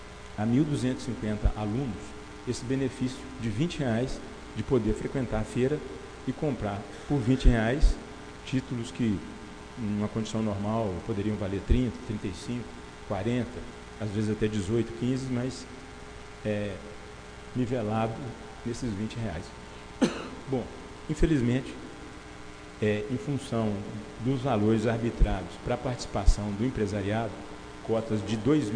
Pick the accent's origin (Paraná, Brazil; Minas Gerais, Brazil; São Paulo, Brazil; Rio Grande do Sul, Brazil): Minas Gerais, Brazil; Itabirito; Como diz aí, nascido e criado aqui em Teberito.